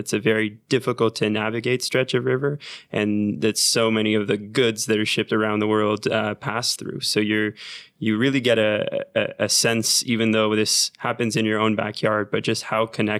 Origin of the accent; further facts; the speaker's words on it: Quebec City, Quebec, Canada; I grew up in Quebec City and on a small place called L'Île d'Orléans. I was adopted and an only child